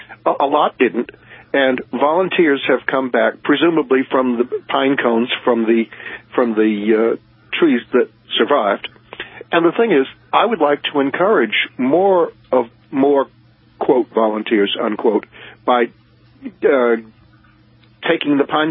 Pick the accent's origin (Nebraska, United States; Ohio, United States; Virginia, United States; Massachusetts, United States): Massachusetts, United States; Nantucket; Actually, I'm from Nantucket, and that may fit in, into your answer.